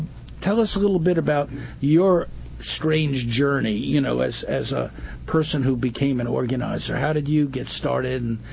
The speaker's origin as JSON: {"language": "English", "town": "Bronx", "region": "New York", "country": "United States", "said": "I'm from the Bronx, too."}